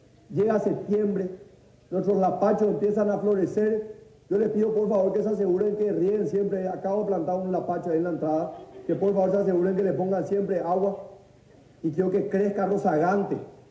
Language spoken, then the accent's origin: Spanish; Paraguay; Porque si nosotros nos llamamos paraguayos, si nosotros somos la República del Paraguay